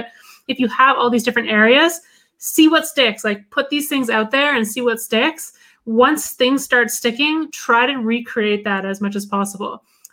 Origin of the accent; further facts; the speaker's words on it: West Coast, United States; born there; So I was born on the West Coast, which is a big, you know, ski area because there's a lot of the bigger mountains.